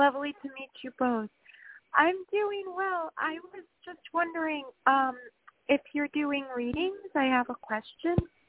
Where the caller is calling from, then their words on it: New York, United States; I'm in New York.